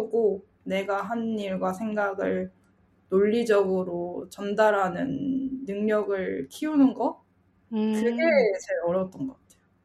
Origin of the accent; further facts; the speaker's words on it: South Korea; 저는 한국에서 나고 자랐기 때문에 해외가 어떤지 궁금하기도 하고, 계속 한국에서 살았으니까